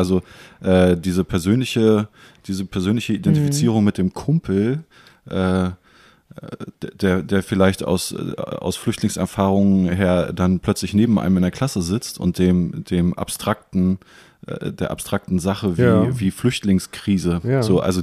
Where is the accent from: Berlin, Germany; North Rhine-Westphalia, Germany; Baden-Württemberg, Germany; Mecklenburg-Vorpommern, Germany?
Mecklenburg-Vorpommern, Germany; Rostock; aber ich komme aus Rostock